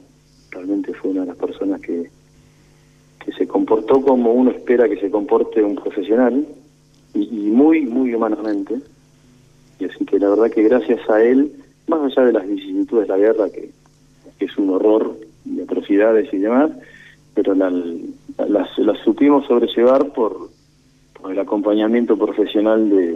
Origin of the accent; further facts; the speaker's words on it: Quilmes, Buenos Aires Province, Argentina; Y yo vivía en Quilmes, porque yo nací en Quilmes.